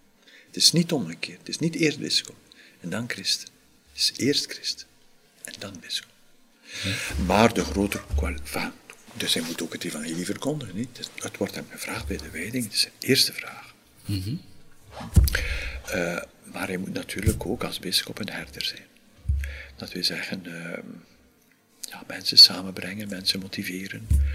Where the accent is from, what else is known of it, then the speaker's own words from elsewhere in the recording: Ghent, Flanders, Belgium; moved away as an adult; Ja, ik kom uit Gent, ik kende in Brussel niets. Ja, toch een groot stad, hè.